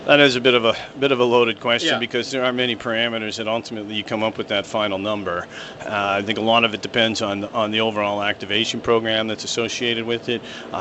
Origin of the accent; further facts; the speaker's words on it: Toronto, Ontario, Canada; I grew up here in Toronto, very proud of that fact, but I grew up here in Toronto